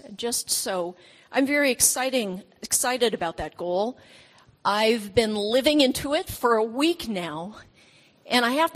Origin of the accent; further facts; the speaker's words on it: San Diego, California, United States; I love the beach. I'm from San Diego, and the beach is always a very healing and renewing place to me.